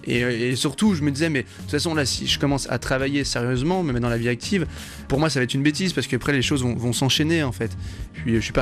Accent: Brittany, France; Eh ben, donc moi, j'ai grandi en Bretagne, dans les Côtes d'Armor, sur une petite île.

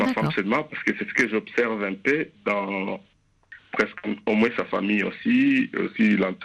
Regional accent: DR Congo; Je suis originaire de la RDC.

